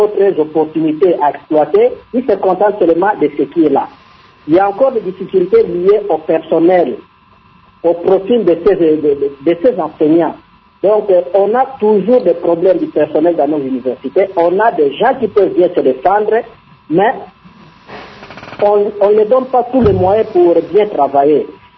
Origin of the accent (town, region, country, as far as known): DR Congo